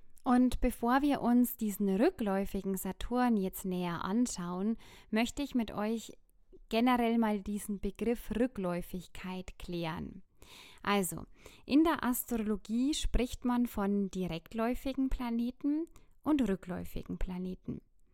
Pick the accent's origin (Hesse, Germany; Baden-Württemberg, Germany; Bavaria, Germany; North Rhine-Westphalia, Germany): Bavaria, Germany; Bad Kötzting; Nur dieses Wochenende bin ich in meiner Heimat in Bad Kötzting